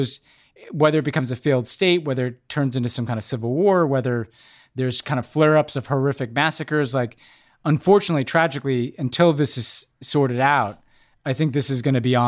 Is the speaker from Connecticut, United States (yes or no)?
no; New York City, New York, United States; As a New Yorker, like what's gross is you go to the Metropolitan Museum of Art